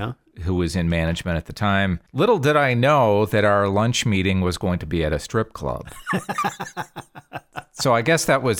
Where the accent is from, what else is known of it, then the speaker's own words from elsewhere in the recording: Racine, Wisconsin, United States; that was kind of what I had been doing at this station in my hometown.